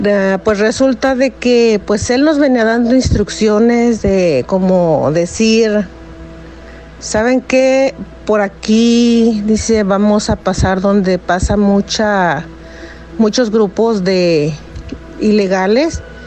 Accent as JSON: {"language": "Spanish", "country": "Mexico", "moved": "yes", "lives_now": "United States", "said": "Cuando esto pasó en el año 2000, que fue cuando yo me vine de México para acá, me tocó pasar por la frontera, cruzar la frontera por el cerro, bueno, parte cerro, parte desierto."}